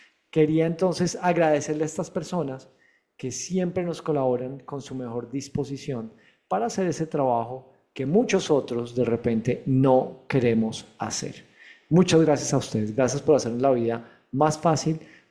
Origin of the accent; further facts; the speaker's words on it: Bogotá, Bogotá Capital District, Colombia; born there; en donde yo nací, en Bogotá, Colombia.